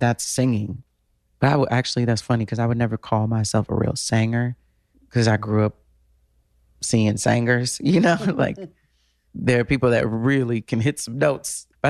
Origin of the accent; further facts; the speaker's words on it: New York, United States; And growing up in New York, you're used to that.